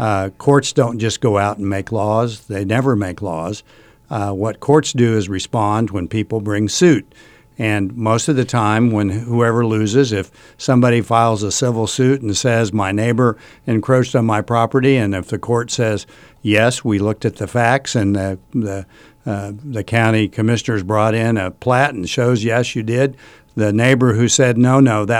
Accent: Kansas, United States; We're both from Western Kansas. People in Western Kansas get along with each other most of the time.

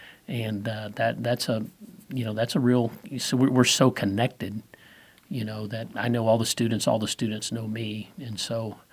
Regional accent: Alabama, United States; when I came all the way from Alabama, it was before cell phones.

